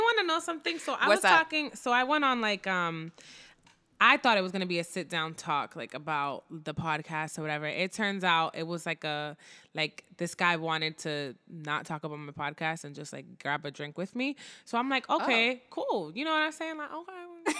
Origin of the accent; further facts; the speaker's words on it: Dominican Republic; I travel, you know, to see my mom who lives in DR and to like be in my home country